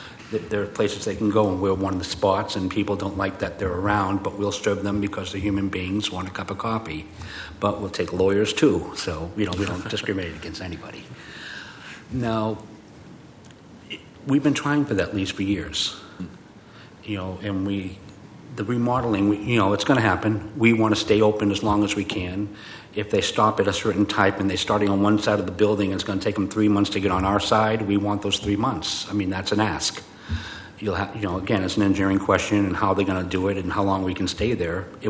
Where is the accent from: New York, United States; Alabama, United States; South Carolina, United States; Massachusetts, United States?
Massachusetts, United States; Boston; moved away; I grew up in Boston, and to get in front of the mayor, you need to know somebody